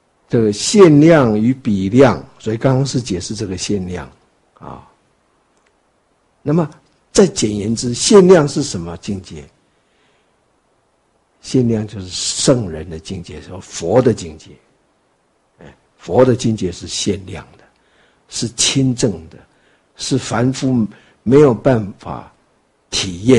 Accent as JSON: {"language": "Chinese", "country": "Taiwan", "said": "我们台湾话北部说藤啊，那南部说柑"}